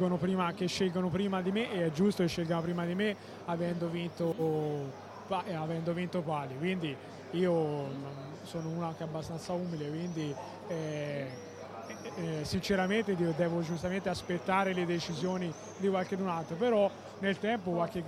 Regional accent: Siena, Tuscany, Italy; io crescendo a Siena è sempre stato il mio sogno

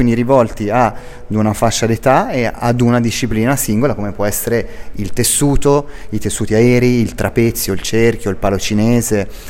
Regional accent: Milan, Lombardy, Italy; also born or lived in Belgium / France / Spain / Latin America; io non sono senese, come si può sentire dal mio accento, sono un po' più in su, vengo da Milano e sono stato tanto tempo in altri paesi tra Belgio, Francia, Spagna e America Latina

